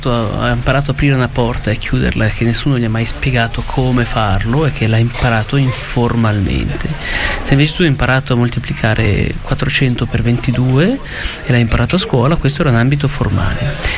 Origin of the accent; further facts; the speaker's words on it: Ticino, Switzerland; sono originario del Ticino, vivo attualmente nella Svizzera romanda da diversi anni, più di 20 anni